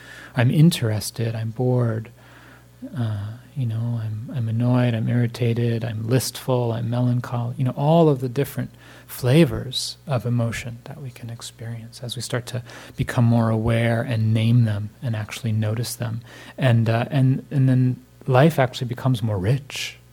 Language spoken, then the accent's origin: English; New Jersey, United States; I grew up in New Jersey here, so, you know, East Coast winters, and it was a wool turtleneck.